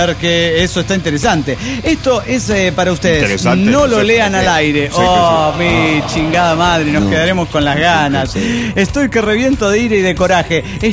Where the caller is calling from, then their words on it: Oaxaca, Mexico; de Oaxaca, México.